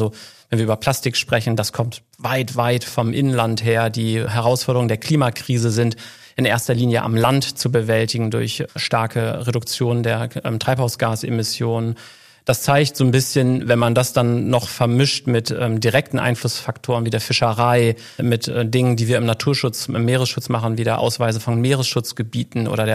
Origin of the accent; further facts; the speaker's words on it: Germany; Ich komme auch aus der Nähe von Bremen, bin also quasi am Nordseestrand groß geworden.